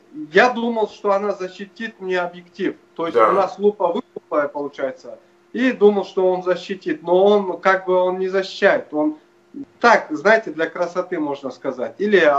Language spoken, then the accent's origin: Russian; Krasnoyarsk, Krasnoyarsk Krai, Russia; я из Красноярска. Вот. Мне 27 лет.